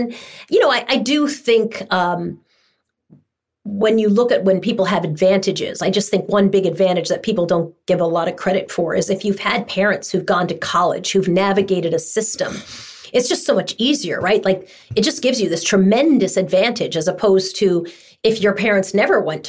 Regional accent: New York, United States; I grew up in Long Island.

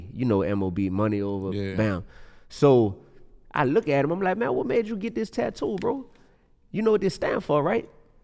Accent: New Orleans, Louisiana, United States; So we grew up in New Orleans.

